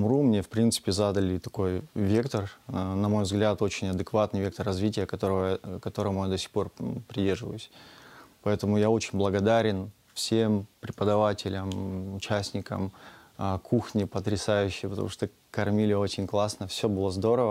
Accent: Astana, Kazakhstan; Я из Казахстана, город Астана. Послезавтра мне будет 34 года.

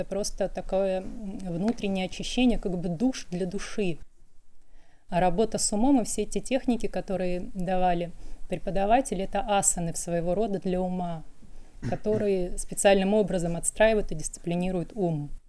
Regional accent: Moscow, Russia; Я из Москвы.

